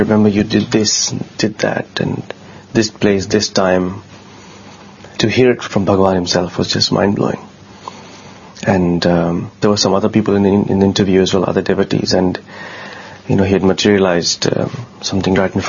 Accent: Fiji; In my home country, Fiji Islands, there are thousands of devotees who never visit a Sai center

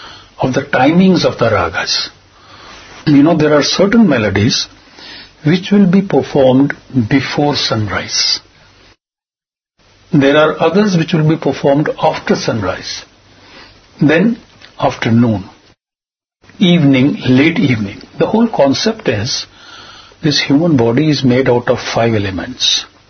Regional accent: Jammu and Kashmir, India; born there; I was born in Jammu and Kashmir, the northern state of India.

